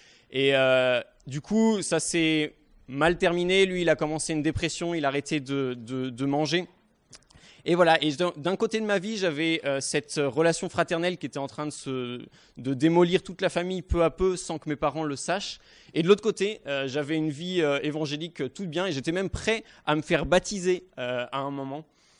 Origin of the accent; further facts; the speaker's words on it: Normandy, France; donc je viens de Normandie, donc j'ai grandi en Normandie, donc j'ai fait une première école de commerce en Normandie aussi.